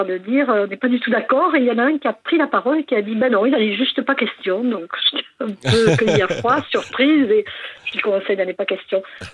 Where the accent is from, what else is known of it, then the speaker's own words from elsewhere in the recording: Concorès, Occitanie, France; Oui, c'est mon village natal.